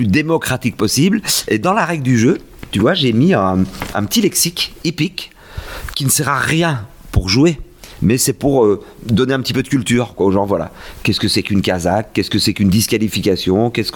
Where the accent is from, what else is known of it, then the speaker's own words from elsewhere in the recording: Saint-Didier-en-Velay, Auvergne-Rhône-Alpes, France; je viens de Haute-Loire, Saint-Didier-en-Velay, pas très loin de Saint-Étienne.